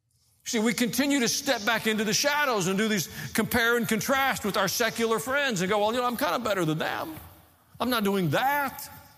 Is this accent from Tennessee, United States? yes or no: yes; Tennessee, United States; I grew up in Tennessee, folks.